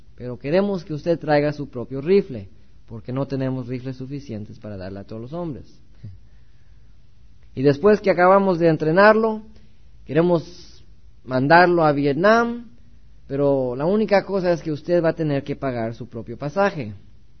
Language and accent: Spanish; Mexico City, Mexico; born there; Yo fui católico por toda mi vida. Yo nací en México, en Distrito Federal.